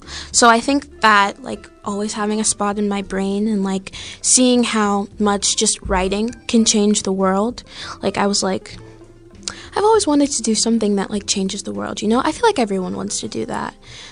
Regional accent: Farrell, Pennsylvania, United States; I'm from Farrell, so that's kind of like around, if you've heard of like Sharon, Hermitage area.

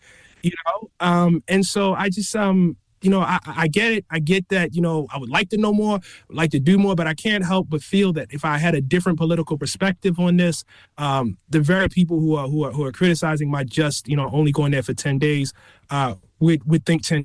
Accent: United States; But the point I would make is that I am responsible as an American

